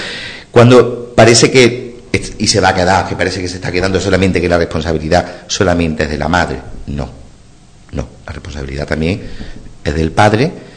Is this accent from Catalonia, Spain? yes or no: no; Montoro, Andalusia, Spain; No soy de aquí, yo soy de Montoro.